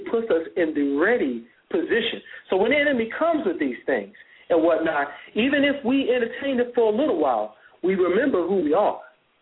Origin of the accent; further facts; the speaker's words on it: Houston, Texas, United States; I was born and raised in Houston, we'd have massive floods.